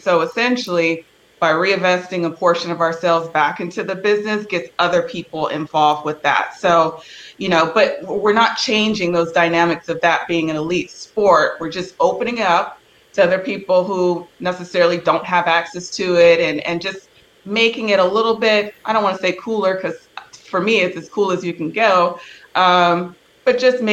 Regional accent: Los Angeles, California, United States; And I myself, I grew up in Los Angeles and the suburbs, so I like to keep a little bougie-ness involved at all times

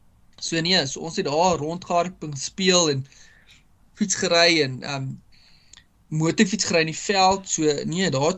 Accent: Winburg, Free State, South Africa; Ek is gebore in 'n klein vrystaatse dorpie genaamd …. En toe ek bitter klein was, toe trek ons Wimberg toe.

